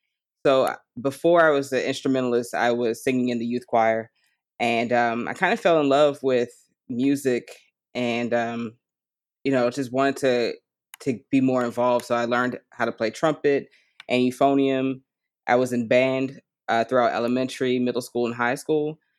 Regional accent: Maryland, United States; I live in the Washington metropolitan area. I grew up in Prince George's County.

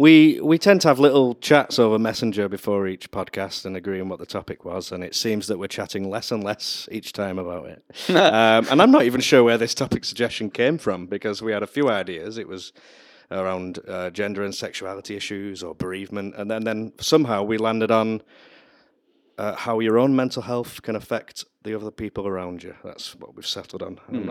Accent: North West England, United Kingdom; I'm from Lancashire. So travelled a couple of hours to get here today.

